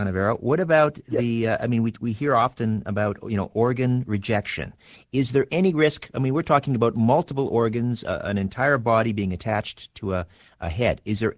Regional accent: Canada; Well, I'm Canadian

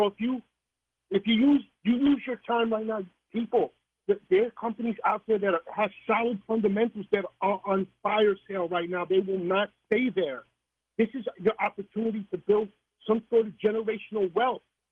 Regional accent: New York City, New York, United States; I've been shot at. I'm from New York City.

